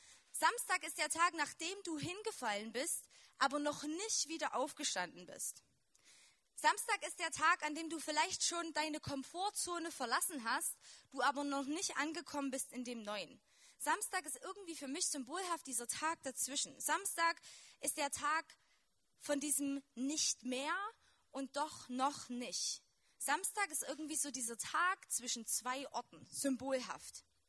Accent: Chemnitz, Saxony, Germany; accent: Saxon; ich komme aus Chemnitz.

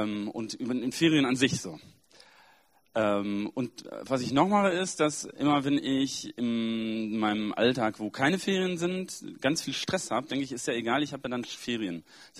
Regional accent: Münster, North Rhine-Westphalia, Germany; Meine Eltern wohnen in Münster, kommen aus Münster. Und ich komme auch aus Münster.

